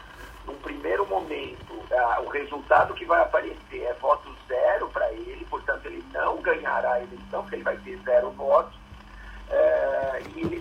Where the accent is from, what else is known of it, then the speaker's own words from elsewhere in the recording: São Paulo, Brazil; eu sou do Estado de São Paulo